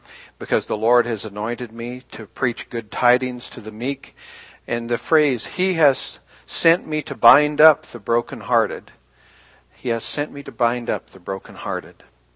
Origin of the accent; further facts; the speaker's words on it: United States; I'm pretty rich. I'm an American.